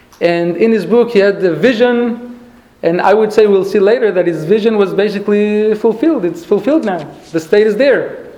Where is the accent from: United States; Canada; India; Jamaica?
United States; Chicago, Illinois; born there; I mean, I always knew I was born in Chicago, so I think I should feel at home